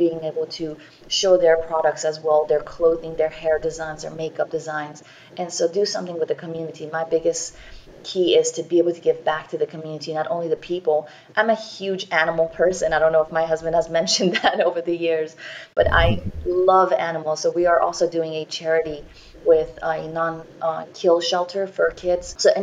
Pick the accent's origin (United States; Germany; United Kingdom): Germany; So that actually came from my growing up in Germany. My whole family's basically still there